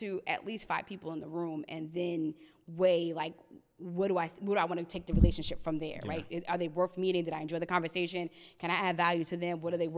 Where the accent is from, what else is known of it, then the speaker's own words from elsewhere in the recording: New Jersey, United States; And he's just, and we're from Jersey, so most people don't let people in.